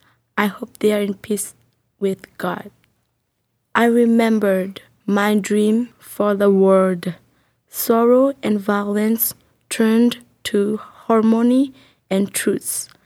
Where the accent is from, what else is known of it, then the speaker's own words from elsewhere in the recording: Myanmar; I'm a refugee from Burma or Myanmar.